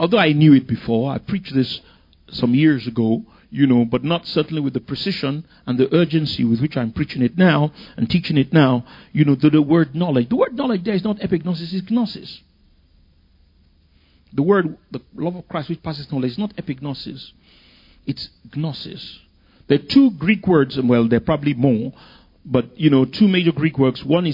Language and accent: English; Nigeria; I came from Nigeria. I'm a nice Nigerian boy. You know, very conservative.